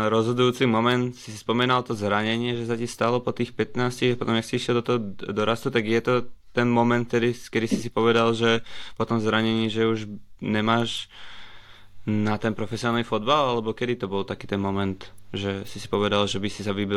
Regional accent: Bratislava, Bratislava Region, Slovakia; aký som z Bratislavy

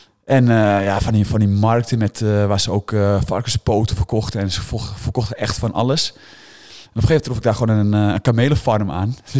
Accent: Grootschermer, North Holland, Netherlands; We zitten hier in Grafdijk, dat is midden in de polders van Noord-Holland. Ik kom zelf uit Grootschermer, dat is een klein dorpje hier verderop.

